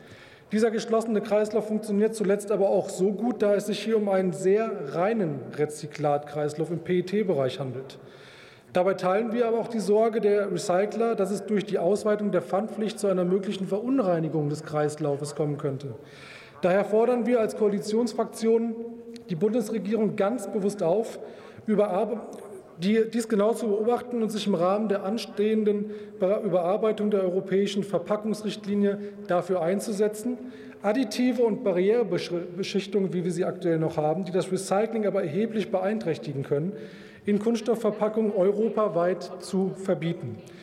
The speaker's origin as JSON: {"language": "German", "region": "Hesse", "country": "Germany", "tie": "born or raised there", "said": "Ein Beispiel aus meiner Heimat, die Produzenten von Ebbelwoi, hochdeutsch Apfelwein."}